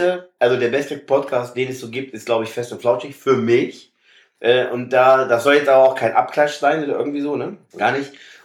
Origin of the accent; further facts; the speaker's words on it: Einbeck, Lower Saxony, Germany; now in Dassel, Germany; Wir sitzen gerade aktuell nicht in Einbeck, wir sitzen in Dassel, wir sitzen bei mir zu Hause. Aber wir kommen aus Einbeck. Wir sind Einbecker Jungs, kann man so sagen.